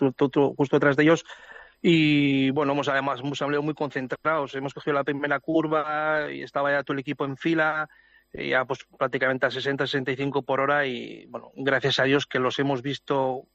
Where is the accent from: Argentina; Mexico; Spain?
Spain; Navarre; yo soy navarro